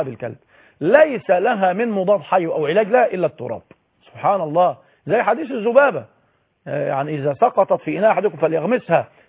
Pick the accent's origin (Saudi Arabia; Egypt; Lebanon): Egypt; في بلدنا مصر أو في أي بقعة من بلاد العالم